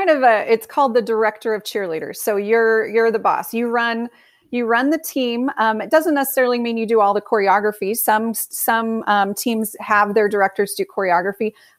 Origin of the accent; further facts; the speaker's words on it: Fresno, California, United States; now in Denver, United States; You know, growing up in Fresno, it's a great city to grow up in, but that's kind of all I knew.